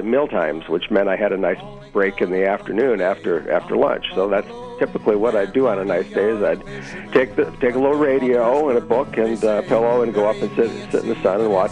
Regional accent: Sault Ste. Marie, Michigan, United States; Growing up in the Sioux back in the 70s, it was very common for young people who are going away to college

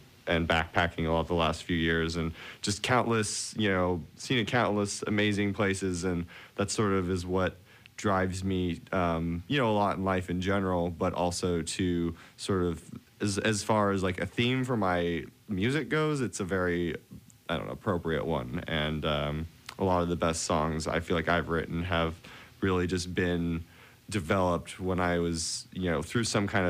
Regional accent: Washington, United States; I grew up on the Olympic Peninsula in Washington, which is home to the Olympic National Park and a lot of really fantastic outdoor wild places

